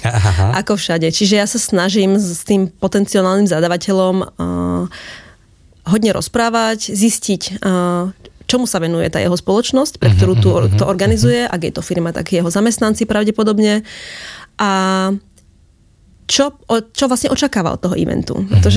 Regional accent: eastern Slovakia, Slovakia; now in Pezinok, Slovakia; ja som z východného Slovenska a tam sa tvrdí, že pijeme iba teda tvrdé a pálenku, ale asi štatisticky to pravda bude, ale postupne som sa dostala na to západné Slovensko, kde som žila a pracovala

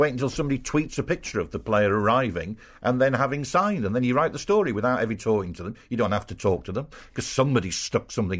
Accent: Leeds, Yorkshire and the Humber, United Kingdom; moved away; I was born and raised in Leeds

